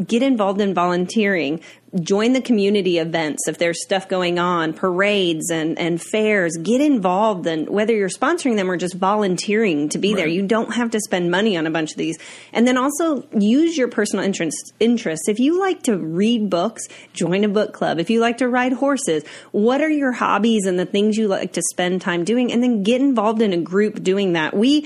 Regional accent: Indiana, United States; I'm from Indiana.

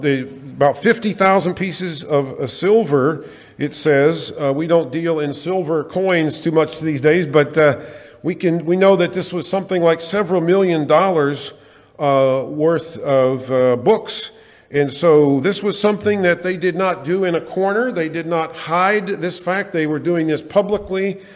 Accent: Tennessee, United States; You know, when I was growing up in Tennessee, we said, if the good Lord's willing and the creek don't rise

